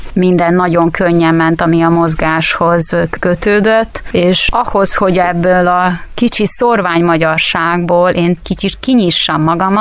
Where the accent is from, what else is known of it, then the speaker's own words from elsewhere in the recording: Vojvodina, Serbia; Újvidék mellett egy kis faluban nőttem fel, Újvidékre mindig beutaztam, családi ház, udvar, kutya, macska, tér, levegő